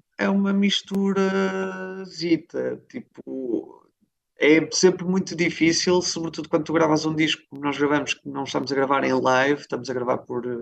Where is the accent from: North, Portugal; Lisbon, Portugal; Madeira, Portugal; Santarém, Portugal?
North, Portugal; Barcelos; now in Porto, Portugal; não estão em casa nem no Porto, como estou, nem em Barcelos, de onde eu sou, na verdade